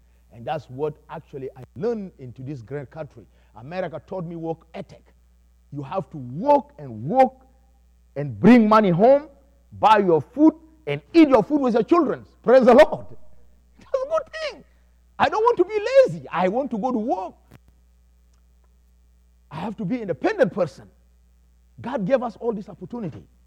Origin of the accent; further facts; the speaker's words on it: South Sudan; moved away; I came from South Sudan, now I find myself here praising God in this church.